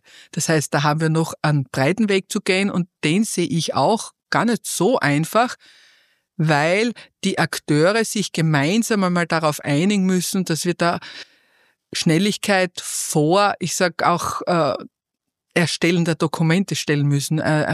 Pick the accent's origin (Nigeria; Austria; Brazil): Austria; der gerade bei uns in Österreich, finde ich, ganz entscheidend ist.